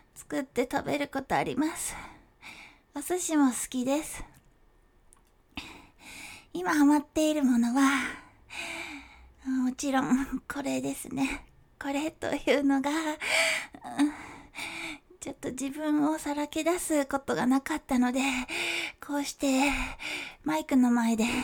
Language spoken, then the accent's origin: Japanese; Kyushu, Japan; 私の出身地は九州です。九州は食べ物も美味しくて景色も最高です。